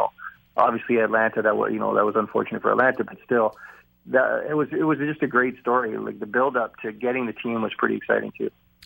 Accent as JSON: {"language": "English", "country": "Canada", "said": "you don't want any Canadian teams to leave being Canadian"}